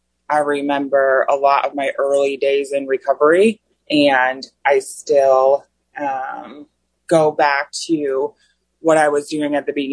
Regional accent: Chicago, Illinois, United States; I'm from Chicago, Illinois. I was born to two alcoholic parents.

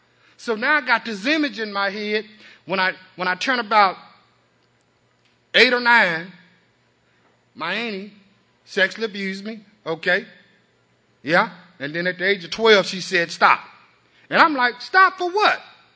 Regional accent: La Grange, Texas, United States; born there; I was born in LaGrange, Texas, which is Fayette County, which is the seat of Fayette County.

